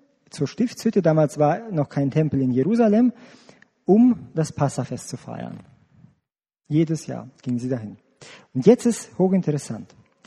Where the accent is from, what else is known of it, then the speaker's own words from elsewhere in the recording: Romania; Ich komme selber aus Rumänien.